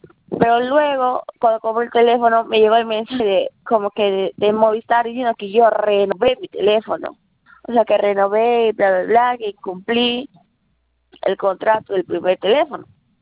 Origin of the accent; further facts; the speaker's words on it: Iquitos, Loreto, Peru; me acerqué a la central de mi ciudad, yo soy de Iquitos, pues